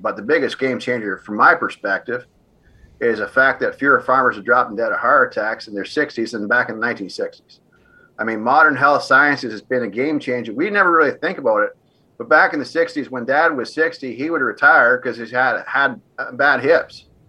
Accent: Ontario, Canada; now in Mount Vernon, United States; north of Mount Vernon, Iowa here. So we love it here.

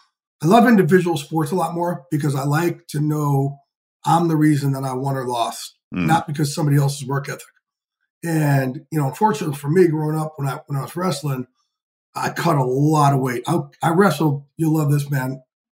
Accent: New Jersey, United States; I like to say I grew up outside of New York.

